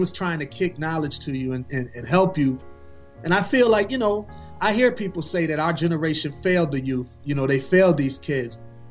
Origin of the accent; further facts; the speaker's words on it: Milwaukee, Wisconsin, United States; capping it off in my hometown of Milwaukee